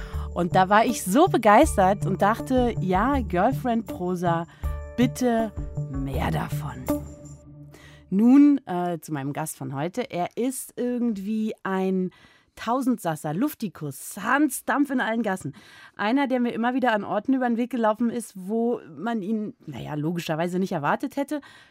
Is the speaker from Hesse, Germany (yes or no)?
no; Berlin, Germany; es ist mir in meiner Heimatstadt Berlin etwas aufgefallen